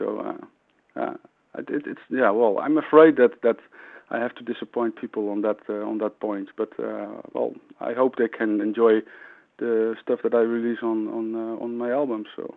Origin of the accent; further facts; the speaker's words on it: Netherlands; and that I'm obviously from the Netherlands.